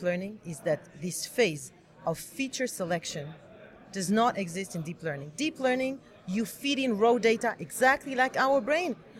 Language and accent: English; Israel; So I'm from Israel.